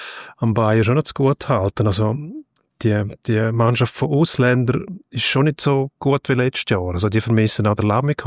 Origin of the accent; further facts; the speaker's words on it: Switzerland; bei uns in der Schweiz